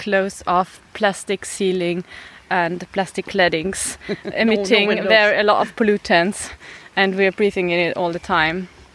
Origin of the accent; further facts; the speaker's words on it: Austria; English is a second language; I'm from Austria